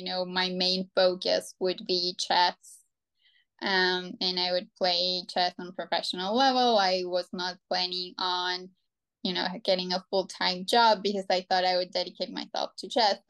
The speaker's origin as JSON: {"language": "English", "country": "Georgia", "second_language": "English", "lives_now": "United States", "said": "I am originally from Georgia, right? And Georgia is famous for having female strong female players."}